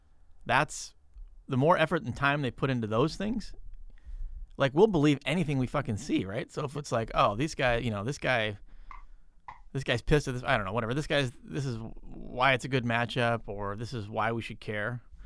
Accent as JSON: {"language": "English", "region": "England", "country": "United Kingdom", "tie": "born there", "said": "So I was born in England."}